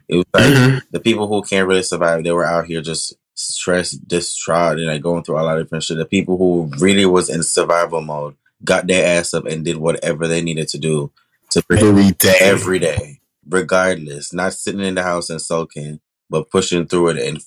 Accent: Hanover, Jamaica; also born or lived in St. James; I'm from Hanover. I was born and raised in Hanover and also raised in St. James, which is that Montego Bay, where, you know, mm-hmm, all the resorts and everything is.

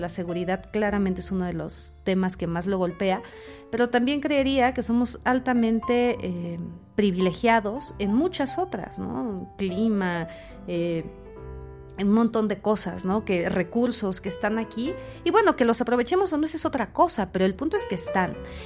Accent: Mexico; más cercanos a lo que como mexicanos creeríamos que es una utopía

